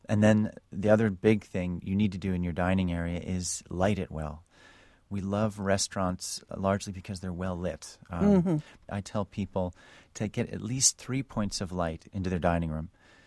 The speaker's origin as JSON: {"language": "English", "town": "New York City", "region": "New York", "country": "United States", "said": "I'm from New York City, and people crowd into these tiny little restaurants and sit at these tiny little tables and love it."}